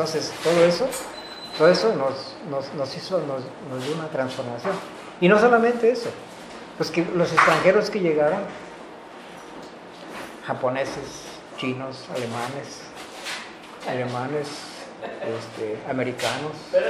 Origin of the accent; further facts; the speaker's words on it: Mazatlán, Sinaloa, Mexico; born there; now in Matías Romero, Mexico; yo nací en Mazatlán, no nací aquí en Matías